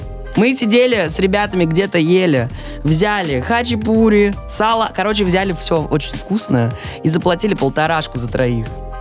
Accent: Vladikavkaz, North Ossetia–Alania, Russia; now in Saint Petersburg, Russia; я приехал из Владикавказа.

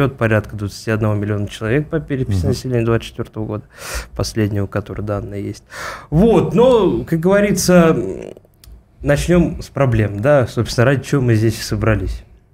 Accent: Podolsk, Moscow Oblast, Russia; я сам, кстати говоря, из Подольска, мой родной город, городской округ Подольск, Московской области, прекрасный город

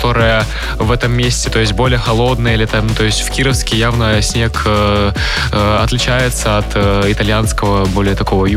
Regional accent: Kamchatka Krai, Russia; вот я оттуда родом. И все время даже, ну, честь для меня говорить, что я с Камчатки.

